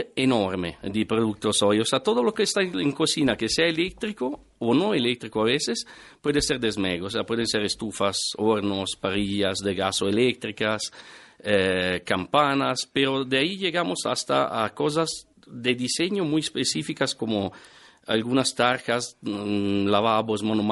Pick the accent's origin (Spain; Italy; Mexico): Italy; Yo soy italiano, sí.